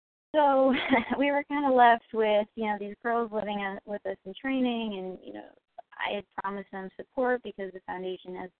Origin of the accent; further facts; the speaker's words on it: Kendallville, Indiana, United States; Well, we had this foundation in my hometown that kind of agreed to take me on if I moved back home, so I moved back home to Kendallville